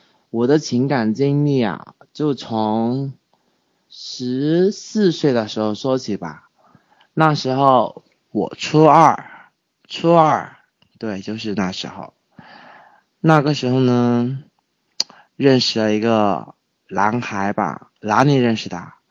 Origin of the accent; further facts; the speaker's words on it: Yunnan, China; 我们不是一个地方的，我是云南的